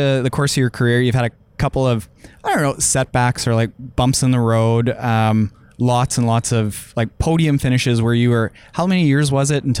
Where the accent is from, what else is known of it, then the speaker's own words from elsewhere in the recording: Canada; I'm from Canada.